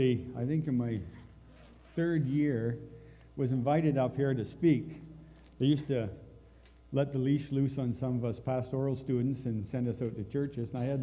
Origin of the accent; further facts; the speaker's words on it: New Brunswick, Canada; I grew up in the East Coast. Not Newfoundland, but I could see it from where I was. I grew up in New Brunswick in a Plymouth Brethren home.